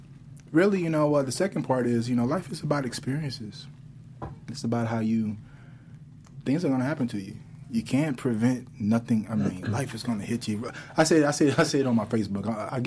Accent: Chicago, Illinois, United States; I'm from Chicago, you know, I don't play that.

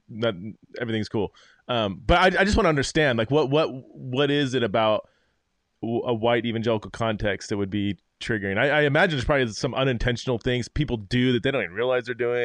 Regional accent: California, United States; I didn't grow up in the South. I grew up in California, and it was very different.

